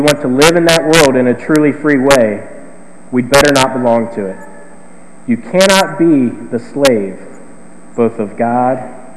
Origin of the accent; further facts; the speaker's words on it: South Charleston, Ohio, United States; you'll come to my hometown, South Charleston, Ohio. Population about 1,400 people. It's not even real, it's a village, a small village. And in most of my childhood, I grew up in the country outside of the village.